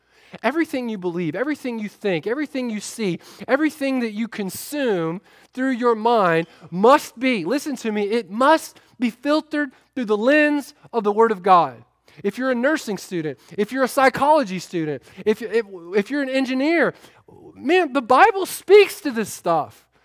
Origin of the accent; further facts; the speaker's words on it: United States; while I love being an American and I love the freedoms that we have